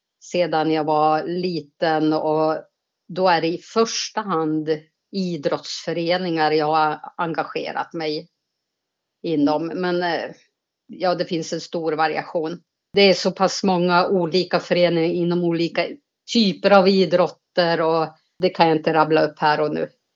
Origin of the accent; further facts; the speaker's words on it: Norrland, Sweden; now in Gothenburg, Sweden; och jag är från början en norrländsk tjej som hittade en göteborgare som jag blev kär i och valde att leva livet med. Så vi bor då här numera i Göteborg